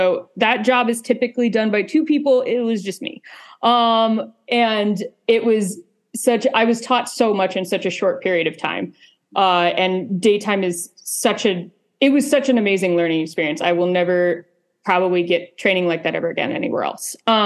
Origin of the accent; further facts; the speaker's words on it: Indiana, United States; also born or lived in Florida; So I grew up, I was born in Florida, but when I was like 4 or 5, I moved to like middle of nowhere, Indiana. It's like 4,000 people on a good day.